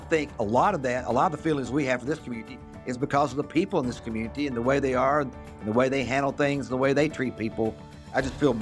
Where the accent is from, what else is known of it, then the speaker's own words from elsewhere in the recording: Bowling Green, Kentucky, United States; My wife and I, neither one originally were from here, or like you, I grew up in Bowling Green, but my wife grew up in Columbia.